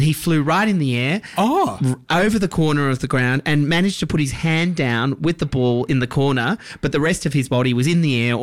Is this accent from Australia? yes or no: yes; Tasmania, Australia; Well, that's my old stomping ground. I'm from Tasmania.